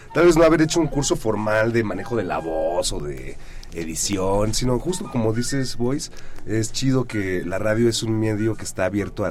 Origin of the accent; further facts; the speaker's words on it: Mexico City, Mexico; yo sí, pues también nacido y criado en la Portales.